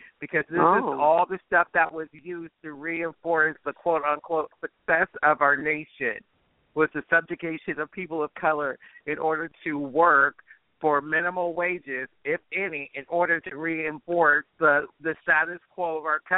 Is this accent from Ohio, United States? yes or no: yes; Ohio, United States; accent: Ohio; I moved to Oregon, and I lost my Ohio accent, and it was over time. And so now I don't sound like I'm straight out of the country anymore.